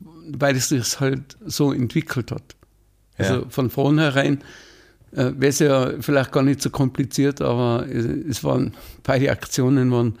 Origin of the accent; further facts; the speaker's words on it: Wörgl, Tyrol, Austria; now in Scharnitz, Austria; Ich komme aus Wörgl in Tirol und lebe seit Anfang der 1980er Jahre jetzt hier in Scharnitz, auch in Tirol.